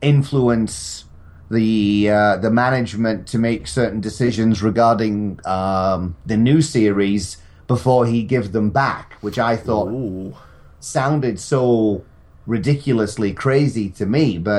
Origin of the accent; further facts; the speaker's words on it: Scotland, United Kingdom; because I'm a Scot. We're not used to the heat.